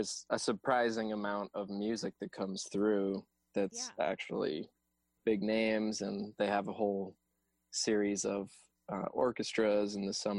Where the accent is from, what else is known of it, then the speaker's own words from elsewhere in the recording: Colorado, United States; Well, we all went to high school together. We're from the Vail Valley.